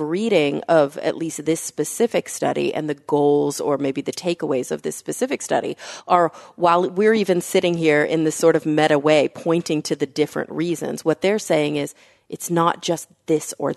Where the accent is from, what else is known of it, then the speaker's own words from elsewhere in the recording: Los Angeles, California, United States; I'm from L.A., Steve.